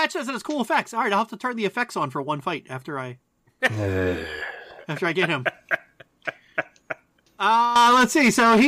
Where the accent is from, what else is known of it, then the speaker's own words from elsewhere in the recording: Pennsylvania, United States; I'm from Western PA, yeah, what you want?